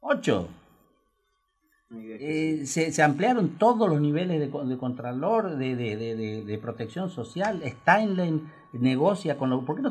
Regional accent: Argentina

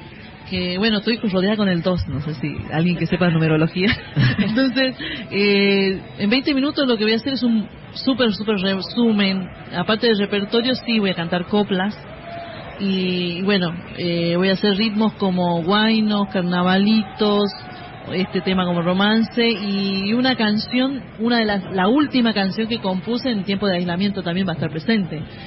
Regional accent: Iruya, Salta, Argentina; born there; de Iruya, que queda en una comunidad que se llama Finca Santiago al Este.

